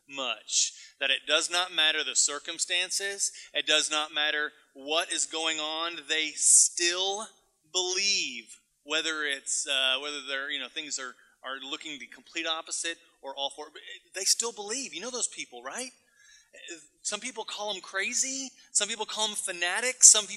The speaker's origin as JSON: {"language": "English", "town": "Arlington", "region": "Texas", "country": "United States", "tie": "born or raised there", "lives_now": "Houston, United States", "said": "I grew up in Arlington. And even though I moved to Houston, I love the Texans."}